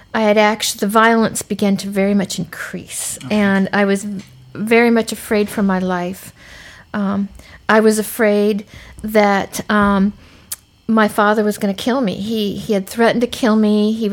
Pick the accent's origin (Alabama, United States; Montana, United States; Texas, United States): Montana, United States; As a little girl, I was raised in the Rocky Mountains of Montana. Absolutely beautiful place to be raised.